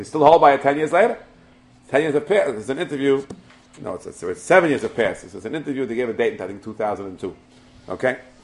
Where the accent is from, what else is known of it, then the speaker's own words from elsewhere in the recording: Kew Garden Hills, New York, United States; when I grew up in Kew Garden Hills 50 years ago, I first moved